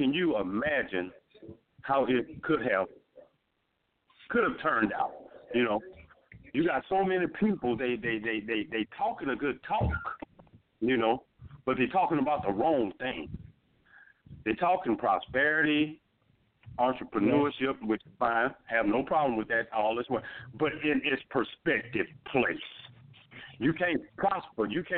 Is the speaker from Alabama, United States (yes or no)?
yes; Mobile, Alabama, United States; you have in Mobile, Alabama, my hometown, you know, you have all these preachers that stand in the pulpit every Sunday preaching unity